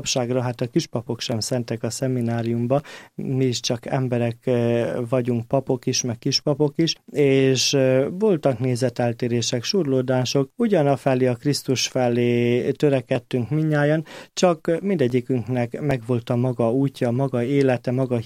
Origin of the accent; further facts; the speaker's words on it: Lenti, Zala, Hungary; also born or lived in Zalaegerszeg; 1984. január 4-én születtem Zalaegerszegen, de Lentiben nevelődtem, Lentihez van csatolva egy kis falucska, Lenti Szombathely, és ott nevelődtem a családban.